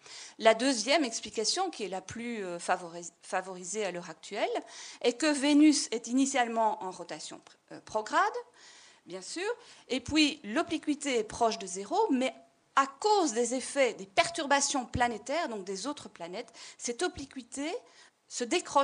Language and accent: French; Belgium; j'allais dire 92, je viens de Belgique, 92 bars, donc c'est énorme